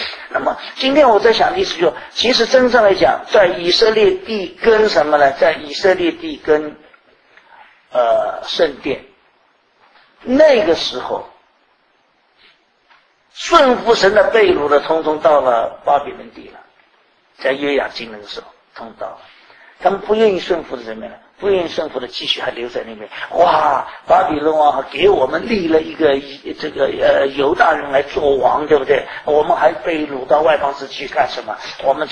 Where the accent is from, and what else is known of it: China